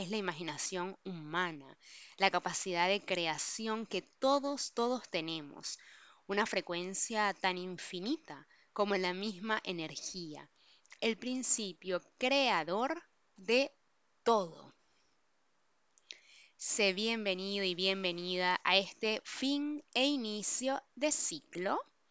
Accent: Venezuela; soy venezolana, soy mujer

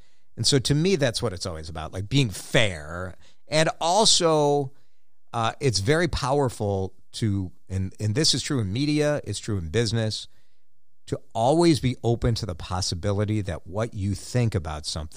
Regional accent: Chicago, Illinois, United States; I grew up in Chicago, right? Like, those, you know, that was my childhood, those Michael Jordan years.

